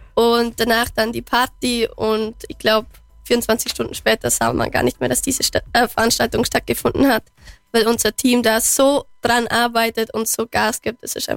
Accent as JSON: {"language": "German", "region": "Bavaria", "country": "Germany", "said": "Genau, Schumper ist im Dialekt bei uns im Allgäu, sagt man Schumper zum Rind."}